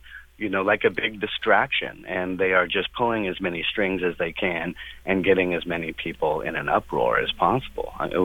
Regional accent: Klamath Falls, Oregon, United States; now in Portland, United States; I grew up in Klamath Falls. I'm in Portland right now. Of course, I fell in love with Portland. I've been here for 24 years

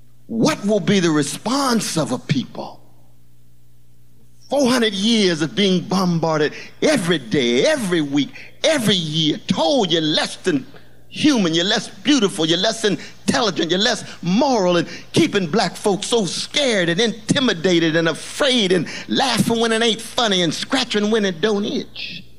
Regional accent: Glen Elder, California, United States; My brothers and sisters I grew up with in Glen Elder. I'll never forget them.

